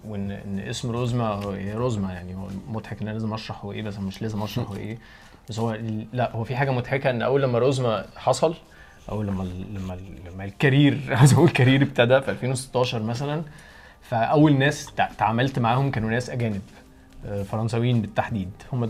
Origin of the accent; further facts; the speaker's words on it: Egypt; بس كواحد مصري انا مش حاسس ان في بيننا وبين الفراعنه حاجات كتيره النهارده